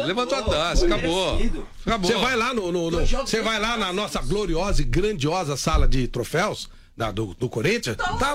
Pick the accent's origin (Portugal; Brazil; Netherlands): Brazil; Brasileiro e patriota e corintiano que sou, torcerei fervorosamente.